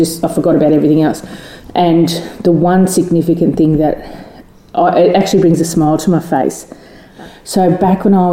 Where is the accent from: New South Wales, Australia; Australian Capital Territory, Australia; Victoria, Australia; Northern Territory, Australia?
New South Wales, Australia; Canamble; I wasn't born in Canamble, I was born in Sydney, but I was raised from a baby in Canamble.